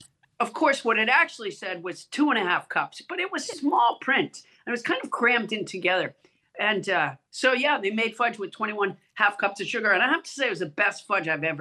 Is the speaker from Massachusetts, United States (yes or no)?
yes; Massachusetts, United States; also born or lived in Alabama; I used to eat, because I was born in Alabama, raised in Massachusetts. So my mother was a very good Southern cook.